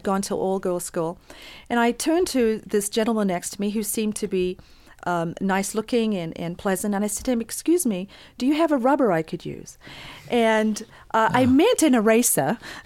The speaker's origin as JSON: {"language": "English", "country": "South Africa", "moved": "yes", "lives_now": "United States", "said": "when I moved to the United States, I experienced a lot of change and loss. I came from South Africa. I'd never watched a television in my life."}